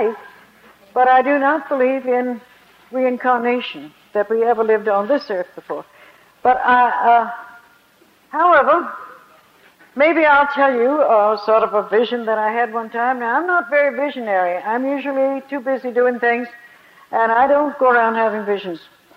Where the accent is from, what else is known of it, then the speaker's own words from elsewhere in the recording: China; Well, I was brought up in China, and life was very difficult in a way